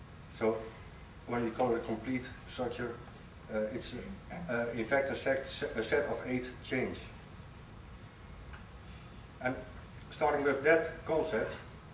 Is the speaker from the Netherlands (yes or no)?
yes; Netherlands; English is a second language; I'm a sculptor from Holland, and I was asked to come here